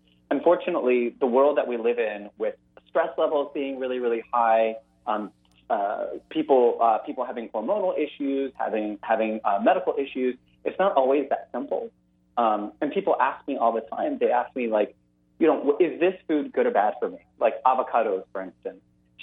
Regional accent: the South, United States; I'm from the South, and I believe in eating food that I enjoy as well

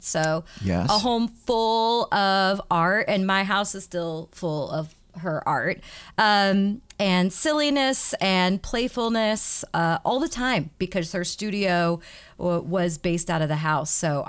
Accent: Kansas City, Missouri, United States; Well, I am from Kansas City, Missouri. I was born less than 10 miles from where I sit. I am a homegrown Kansas Cityan

